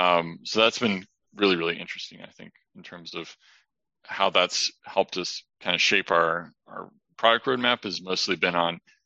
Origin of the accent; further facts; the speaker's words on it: Indiana, United States; Like we grew up in Indiana, so did a lot of like shoveling snow